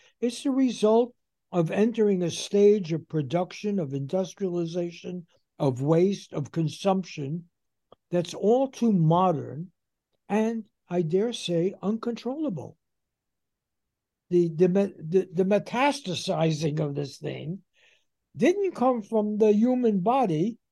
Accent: United States; But the culture that I grew up in here in the United States and modern society

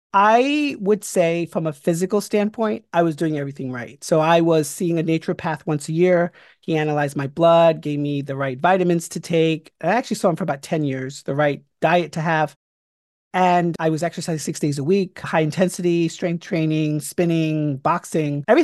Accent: New York, United States; So I grew up in New York in a county called Westchester. It's about 40 miles north of New York City.

